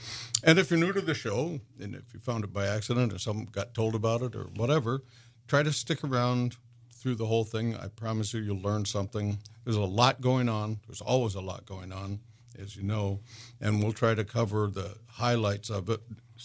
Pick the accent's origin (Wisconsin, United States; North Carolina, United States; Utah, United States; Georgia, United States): Wisconsin, United States; Dodgeville; I grew up in Dodgeville, about 43 miles west of Madison, where Oscar Mayer was located.